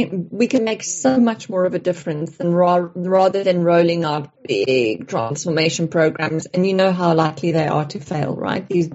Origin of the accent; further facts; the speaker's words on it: South Africa; now in London, United Kingdom; I'm South African. I live in London at the moment, and I love change.